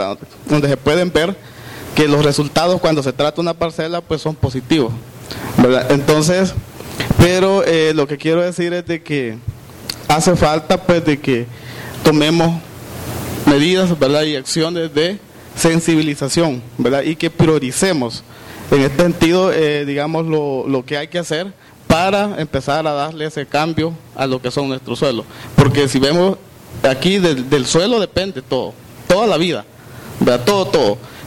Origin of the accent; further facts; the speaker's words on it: Huaymango, Peru; yo soy un agricultor de Huaymango